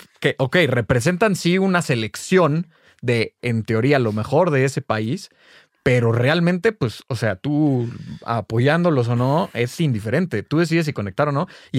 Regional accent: Mexico; que vengan otras culturas y que se queden con lo mejor de México

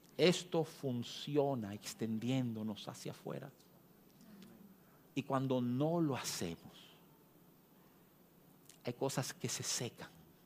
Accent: New York, United States; me crié en Nueva York.

